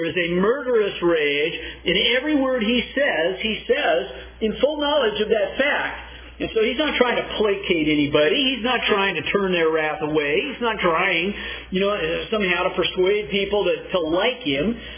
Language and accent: English; Inglewood, California, United States; I'm from Inglewood, California. Inglewood Hospital is where I was born.